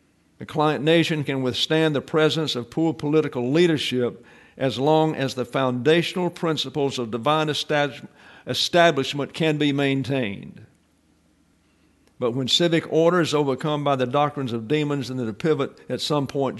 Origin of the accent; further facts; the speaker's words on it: Deep South, United States; I understood it because I was raised in the Deep South